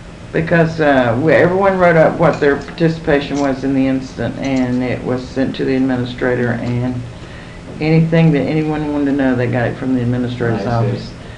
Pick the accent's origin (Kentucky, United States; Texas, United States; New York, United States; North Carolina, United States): North Carolina, United States; also born or lived in Miami; I originally came from Miami, and but I'm from North Carolina.